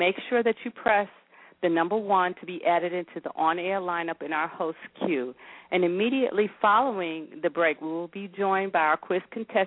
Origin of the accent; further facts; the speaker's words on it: New York, United States; And one, in growing up in New York, I don't know if you remember, do you remember Playland?